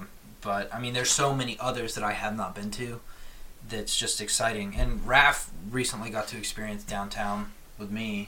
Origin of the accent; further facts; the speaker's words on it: Orange City, Florida, United States; I'm originally from Florida as well. I grew up just outside of Orlando, and when I was 6 years old, you know, I moved, you know, just, you know, Orange City, Deltona area